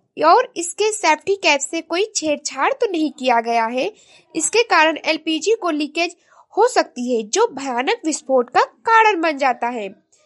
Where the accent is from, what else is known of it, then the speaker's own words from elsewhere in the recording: Gonda, Uttar Pradesh, India; और मैं गोंडा जिले से हूँ।